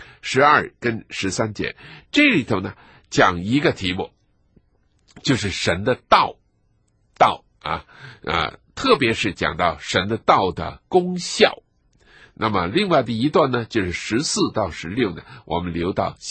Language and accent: Chinese; China